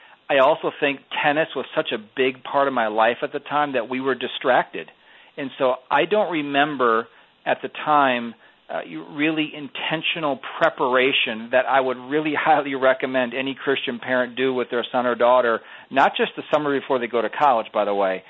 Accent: Minnesota, United States; I grew up here in the Twin Cities and went to mostly public schools.

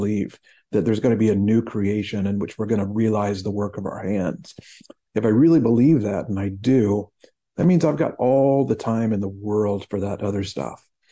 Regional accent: United States; I feel like as an American, we have this kind of built-in sense of self-reliance and individuality

